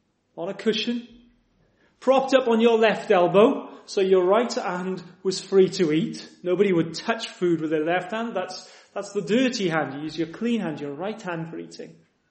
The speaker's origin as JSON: {"language": "English", "country": "United Kingdom", "said": "We're British and we do things correctly. We're very reserved."}